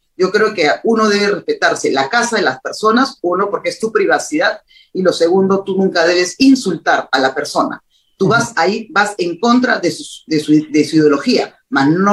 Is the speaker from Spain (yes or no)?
no; Peru; Mi derecho como ciudadana, mi derecho como peruana